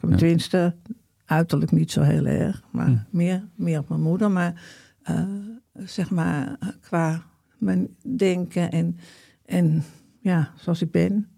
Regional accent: Amsterdam, North Holland, Netherlands; ik ben in Amsterdam opgegroeid.

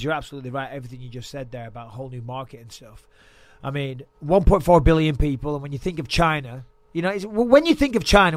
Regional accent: England, United Kingdom; I'm English, right? I speak English.

